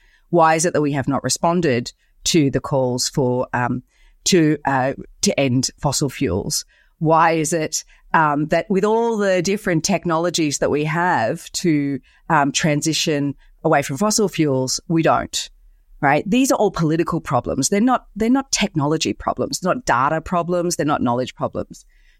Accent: Australia; as an Australian citizen who works in collaboration with Indonesian academics

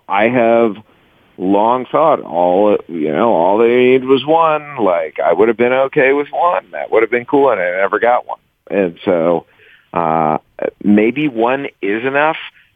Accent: Cleveland, Ohio, United States; I mean, I grew up in Cleveland

